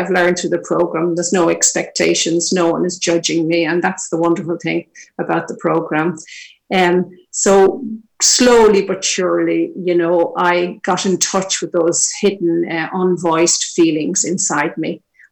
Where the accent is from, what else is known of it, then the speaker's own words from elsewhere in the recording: Dublin, Leinster, Ireland; now in Kilkenny, Ireland; I'm the second eldest of five children, and I was born and reared in Dublin, living here in Kilkenny for the past 12 years in rural Ireland, a complete contrast.